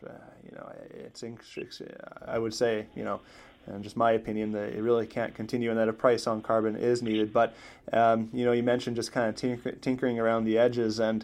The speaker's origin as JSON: {"language": "English", "town": "Edmonton", "region": "Alberta", "country": "Canada", "said": "You know, I'm actually from Edmonton, and certainly going back home for Christmas"}